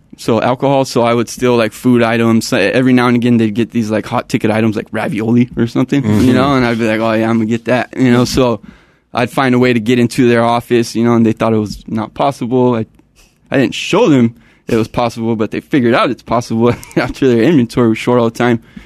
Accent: San Diego, California, United States; My neighborhood's Otay. It's in San Diego, South San Diego. It can be rough, you know.

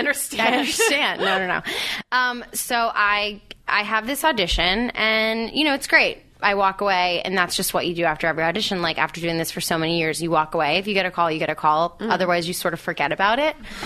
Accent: Canada; I'm one of the upsides of being Canadian.

